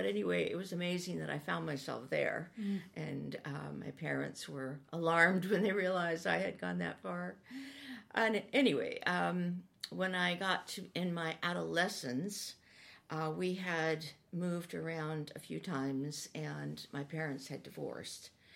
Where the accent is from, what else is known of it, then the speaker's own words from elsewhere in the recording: Napa, California, United States; I was raised in Napa, California, and I'm the youngest of five.